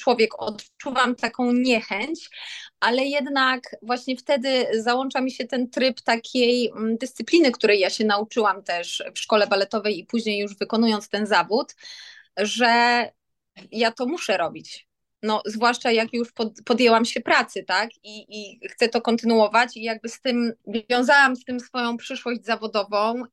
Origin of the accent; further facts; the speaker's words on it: Wrocław, Lower Silesian Voivodeship, Poland; pochodzę z Wrocławia, a uczyłam się w szkole baletowej w Warszawie. Jestem jedynaczką